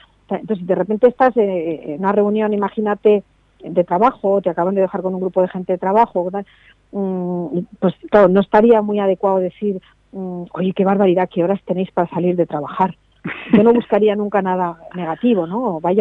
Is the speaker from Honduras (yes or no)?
no; Spain; Fíjate tú que los españoles somos muy dados a hablar